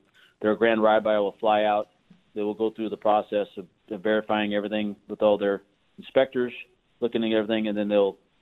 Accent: Yuma, Arizona, United States; born there; My dad moved here in the early 60s, and I was born here in Yuma. So we've been here for a long time.

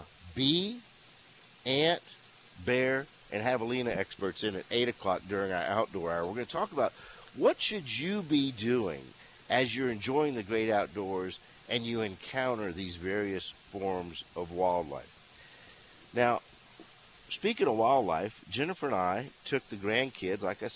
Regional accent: Louisiana, United States; the young man from Louisiana comes from a town that's not more than 5 miles from my hometown in Louisiana.

